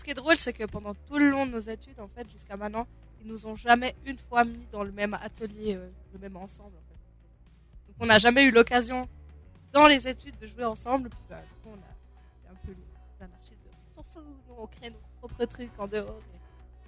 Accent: Villars, Bern, Switzerland; moi, je suis partie de Villars, c'est un petit village de Bienne.

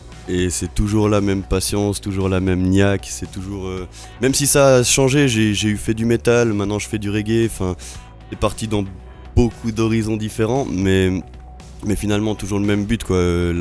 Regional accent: Switzerland; first language French; on est suisse, donc gardons nos racines, même si, enfin, voilà, c'est notre langue maternelle

